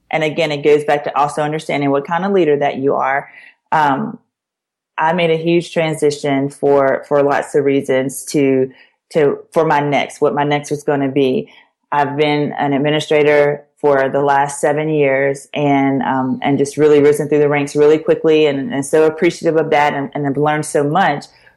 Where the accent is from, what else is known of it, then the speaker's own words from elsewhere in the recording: Louisiana, United States; You know, I am from Louisiana.